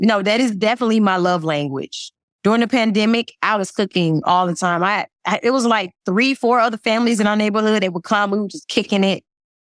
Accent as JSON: {"language": "English", "region": "Georgia", "country": "United States", "said": "My husband, he's from New York, right? And I'm from Georgia. So, you know, Georgia, we eat all types of food."}